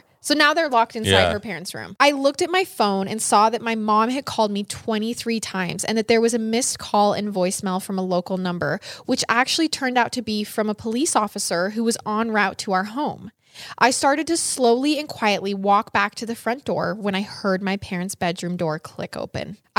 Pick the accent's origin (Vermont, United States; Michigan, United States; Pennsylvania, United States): Michigan, United States; Side note, I'm from Michigan, so by mid-November, it's usually really cold and the conditions can be harsh.